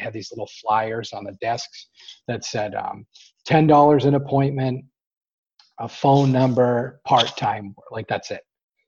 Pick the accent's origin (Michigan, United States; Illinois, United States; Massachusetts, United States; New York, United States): Massachusetts, United States; Boston; We're from Boston, you know.